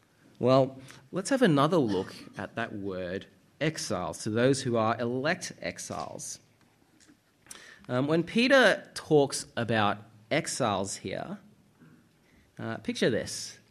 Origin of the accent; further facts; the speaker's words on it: Australia; I was born here. My parents migrated over. They met at UNSW, like I said, but I was born and raised, and so I very much feel like I'm Australian. I feel like this is my country.